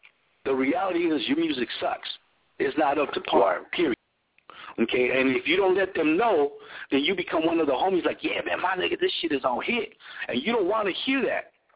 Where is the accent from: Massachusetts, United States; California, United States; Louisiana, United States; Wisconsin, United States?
California, United States; Los Angeles; I'm coming from the Northwest, L.A. raised, Northwest based, okay?